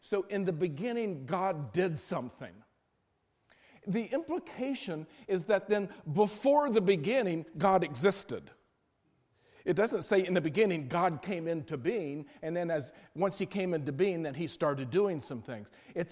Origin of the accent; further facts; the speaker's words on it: West Virginia, United States; I'm from West Virginia.